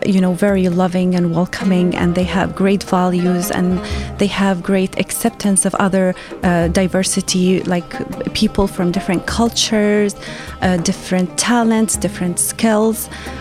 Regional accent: Yemen; moved away as an adult; now in United States; The meaning of my name is hope. I was raised and born in Yemen. I came to the United States 16 years ago after I got married.

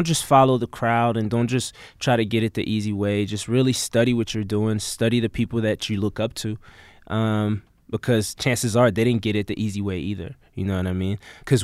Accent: Brussels, Belgium; also born or lived in Democratic Republic of the Congo; now in United States; I'm from Brussels, Belgium. That's where I was born. And then my father's side of the family's from the Congo, so I grew up there a little bit.

